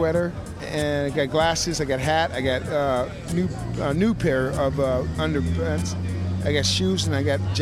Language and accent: English; Ventura, California, United States; born there; moved away; I was born in Ventura, but I came down here about 15 years ago and lived here ever since.